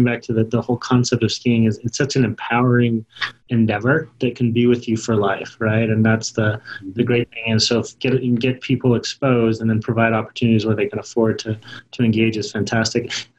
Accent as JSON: {"language": "English", "town": "Salt Lake City", "region": "Utah", "country": "United States", "tie": "born or raised there", "said": "I grew up right there on Foothill Drive, just south of west of Foothill Drive on 2300 East, literally walk out of the house to the UTA bus stop"}